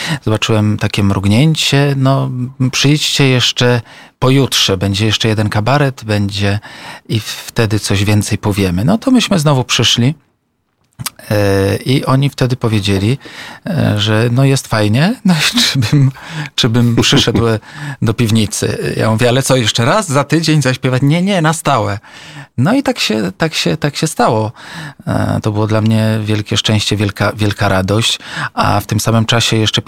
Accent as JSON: {"language": "Polish", "town": "Kraków", "region": "Lesser Poland", "country": "Poland", "tie": "born there", "said": "gdzieś tam pojawiałem się w Krakowie, bo urodziłem się w Krakowie"}